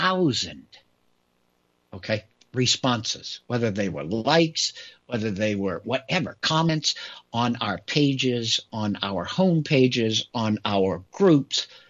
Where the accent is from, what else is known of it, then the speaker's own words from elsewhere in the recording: United States; Growing up in America, I never even considered that there would come a day when I would be discussing government censorship